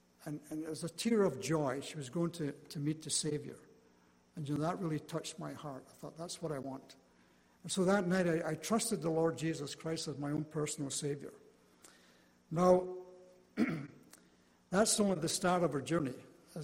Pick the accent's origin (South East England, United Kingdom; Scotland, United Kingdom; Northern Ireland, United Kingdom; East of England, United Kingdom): Scotland, United Kingdom; me growing up in Scotland